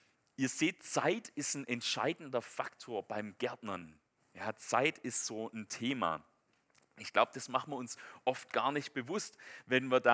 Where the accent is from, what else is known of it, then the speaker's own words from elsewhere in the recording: Messstetten, Baden-Württemberg, Germany; Ich komme ja ursprünglich von der Alp. Ich bin ja in Messstetten groß geworden. Das ist, ich glaube, der höchste Punkt oder die höchste Stadt auf der Schwäbischen Alb.